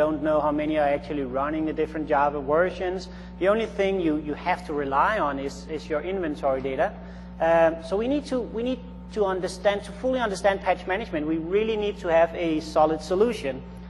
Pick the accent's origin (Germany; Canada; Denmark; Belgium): Denmark; Copenhagen, Capital Region of Denmark; English is a second language; now in United States; as you can hear from my accent, then I'm not a native citizens of Nevada. I come from Copenhagen in Denmark